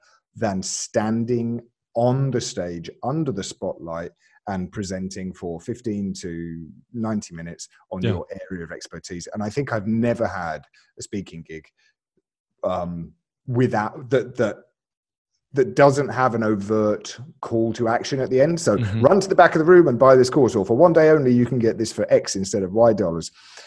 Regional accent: Alabama, United States; born there; So, I was born in Alabama. And I realized that when I spoke with this accent instead, my rates just went through the roof. So now I pretend to be from the UK.

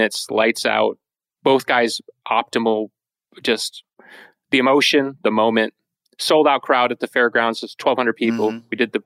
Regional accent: Chicago, Illinois, United States; You Chicago, my hometown.

